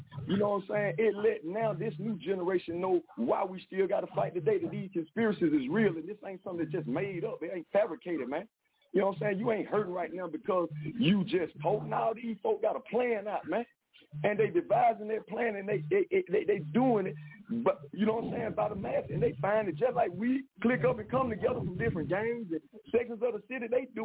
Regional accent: Georgia, United States; You know I'm from Georgia.

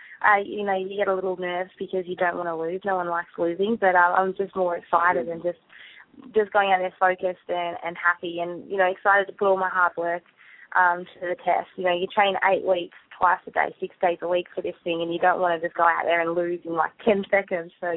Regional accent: Tasmania, Australia; now in Queensland, Australia; Queensland is probably the capital of mixed martial arts in Australia, so I moved there from Tasmania 2 years ago just for that reason.

